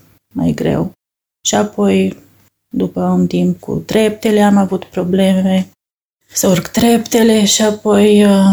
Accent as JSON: {"language": "Romanian", "town": "Oradea", "region": "Bihor County", "country": "Romania", "said": "Din Oradea."}